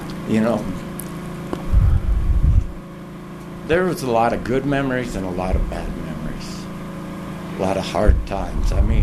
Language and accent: English; St. George, Utah, United States; I'm a native Utah, and I was born in St. George, Utah.